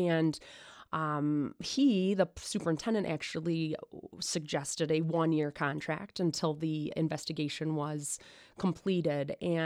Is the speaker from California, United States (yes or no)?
no; Traverse City, Michigan, United States; I'm born and raised in Traverse City. My mom is also from here and my grandparents are from here.